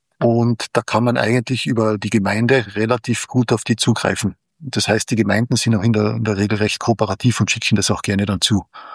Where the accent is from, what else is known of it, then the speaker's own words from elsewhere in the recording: Carinthia, Austria; in meiner Heimat in Kärnten am Wörthersee.